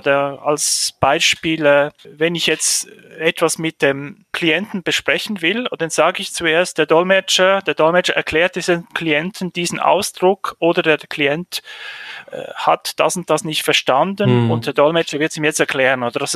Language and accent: German; Lucerne, Switzerland; Ich komme aus der Schweiz, aus Luzern.